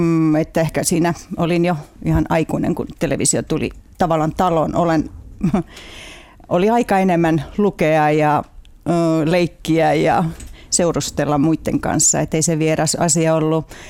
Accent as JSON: {"language": "Finnish", "town": "Keila", "region": "Harju County", "country": "Estonia", "tie": "born or raised there", "also_born_or_lived": "Ukraine", "said": "mä olin 2-vuotias, kun meidän perhe muutti Viroon. Olen kasvanut virolais-suomalaisessa perheessä. Isäni on virolainen ja äitini kotoisin Tuutarista."}